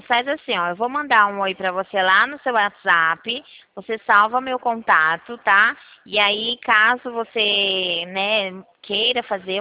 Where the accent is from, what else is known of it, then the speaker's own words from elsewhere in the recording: Campinas, São Paulo, Brazil; Eu sou aqui de Campinas, do interior de São Paulo.